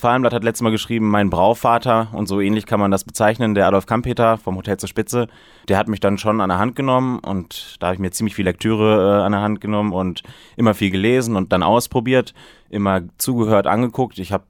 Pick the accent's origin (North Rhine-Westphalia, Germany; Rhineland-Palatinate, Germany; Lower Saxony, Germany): North Rhine-Westphalia, Germany; Ich komme aus der Senne